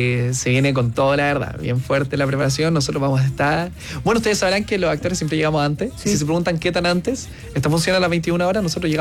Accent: Chile; recuerden que somos chilenos

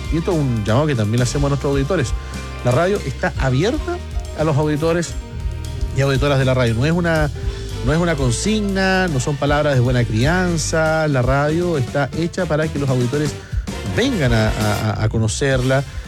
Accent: Calama, Antofagasta, Chile; Mira, un gusto de saludarle, soy de Calama y siempre lo escucho en mis turnos de noche en la minería.

